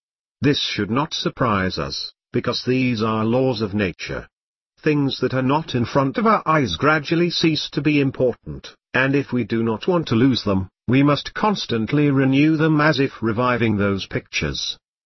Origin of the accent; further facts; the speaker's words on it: Vitebsk, Vitebsk Region, Belarus; I was born in Belarus, in a place where Nazis carried out mass executions of Jews. In Vitebsk, the city of my childhood, there was also a ghetto, which was destroyed.